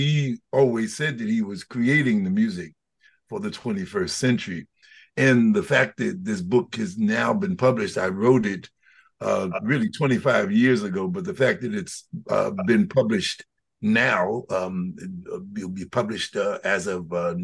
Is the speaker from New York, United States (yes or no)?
yes; New York City, New York, United States; Well, I grew up in Harlem. And I grew up in, I came on the planet in 1947.